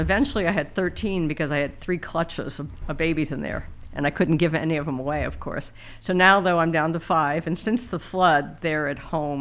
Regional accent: Ohio, United States; moved away as an adult; Originally I'm from Ohio, lastly I was from Ohio before we moved here.

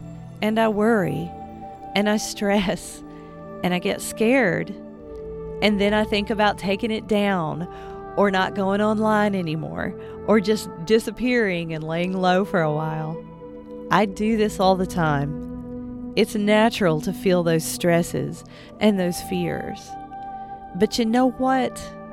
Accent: Appalachia, United States; I'm an Appalachian artist and nature-based muse.

